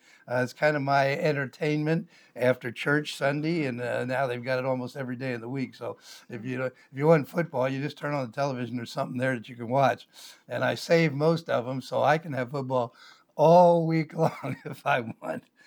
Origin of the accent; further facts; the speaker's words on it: Pennsylvania, United States; You see, I'm from Pennsylvania, and I graduated Penn State University for my undergraduate.